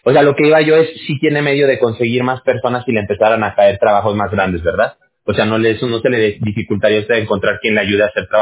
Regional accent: Mexico; yo soy mexicano. Allá en México hay un dicho

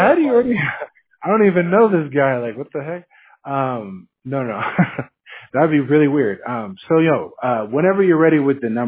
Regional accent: Washington, United States; I'm from Washington State, so I'm used to the cold, man.

